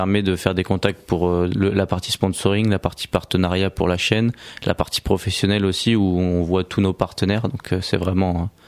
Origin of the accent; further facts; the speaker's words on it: Ronquerolles, Île-de-France, France; also born or lived in Pontoise; Et ma mère habitait depuis 3 ans, il me semble, à Ronquerolles, donc j'ai vraiment toujours vécu à Ronquerolles étant jeune.